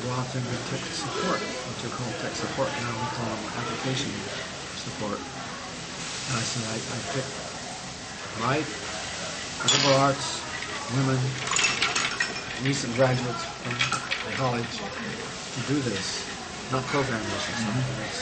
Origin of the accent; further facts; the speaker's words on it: Oregon, United States; now in Palo Alto, United States; Oh, no, I grew up in Oregon.